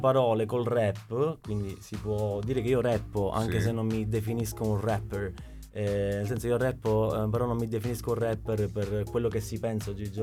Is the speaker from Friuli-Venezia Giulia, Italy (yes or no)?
no; Capaci, Sicily, Italy; io sono di Capaci e quindi noi siamo cresciuti con questo isolotto di fronte, quasi quasi sembra sia normale questa bellezza, poi ho vissuto tanto tempo fuori